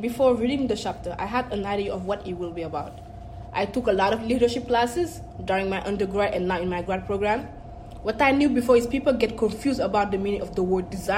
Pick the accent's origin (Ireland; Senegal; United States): Senegal; English is a second language; I'm from West Africa, Senegal.